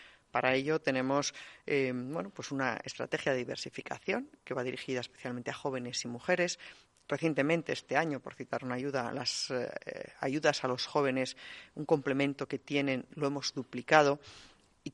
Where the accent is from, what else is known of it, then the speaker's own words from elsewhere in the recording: Valladolid, Castile and León, Spain; yo que soy vallisoletana, que soy de Castilla y León.